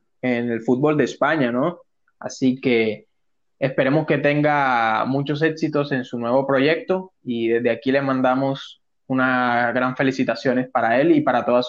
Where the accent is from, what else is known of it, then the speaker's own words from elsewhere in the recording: Colombia; Ya muchos saben de que nosotros somos colombianos.